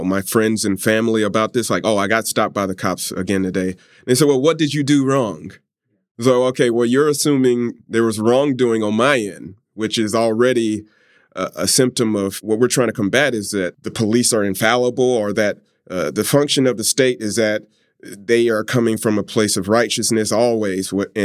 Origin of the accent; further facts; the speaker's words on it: College Park, Georgia, United States; now in Japan; I am from the South, from College Park, Georgia. So I'm used to negative interactions with the police.